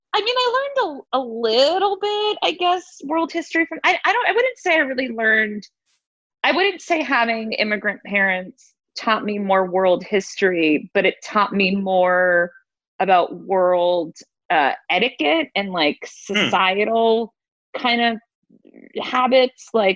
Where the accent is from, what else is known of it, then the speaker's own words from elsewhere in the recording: Boston, Massachusetts, United States; very ignorant of me because I grew up in Boston, East Coast.